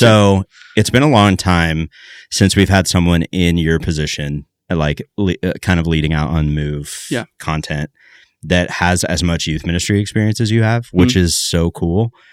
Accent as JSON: {"language": "English", "town": "Jacksonville", "region": "Florida", "country": "United States", "tie": "born or raised there", "said": "The first one that comes up is from Action News Jax, Jacksonville, Florida, my hometown."}